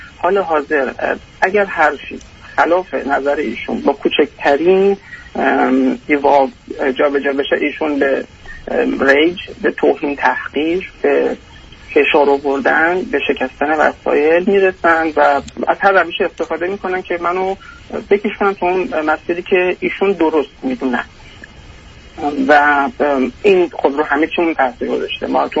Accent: Iran; moved away as an adult; now in Australia; بعد از 5 سال هم از ایران خارج شدیم و مهاجرت کردیم به استرالیا

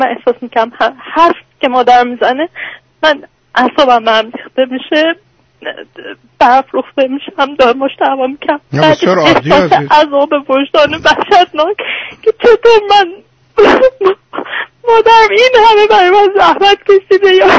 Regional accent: Iran; moved away; از ایرانم میرفتم

